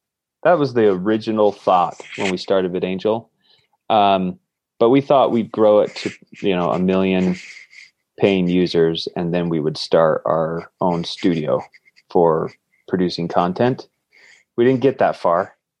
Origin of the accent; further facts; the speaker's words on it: Idaho, United States; I was born in Idaho, grew up working on farms, and grew up poor by American standards.